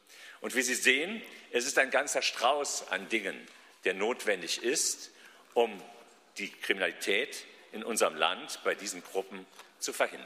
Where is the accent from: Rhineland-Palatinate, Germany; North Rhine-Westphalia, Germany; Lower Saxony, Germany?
Rhineland-Palatinate, Germany; Bitburg; wenn ich mir Bitburg, meine Heimatstadt, anschaue